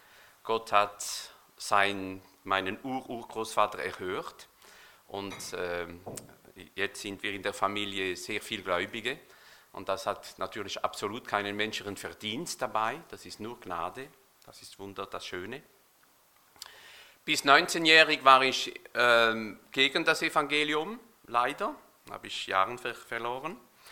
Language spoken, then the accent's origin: German; France; German is a second language; Bin Franzose, kann nichts dafür, gell? Also ist Deutsch eine Fremdsprache für mich